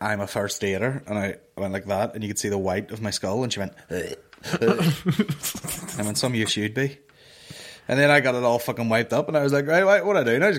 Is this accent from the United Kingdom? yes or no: yes; Tyrone, Northern Ireland, United Kingdom; now in Indianapolis, United States; I'm from Tyrone, obviously. I listen to you and Mickey on about there's no place like Tyrone.